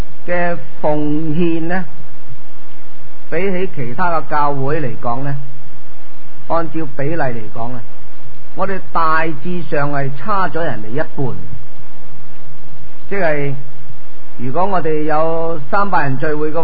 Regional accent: Hong Kong; 咁我哋香港人或者我哋中国人咧，我哋成日都系计住嗰啲钱

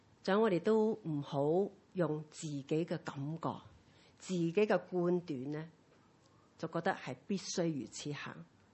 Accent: China; 尤其我觉得我们中国人是更加要学，我们中国人始终可能是长时期的传统

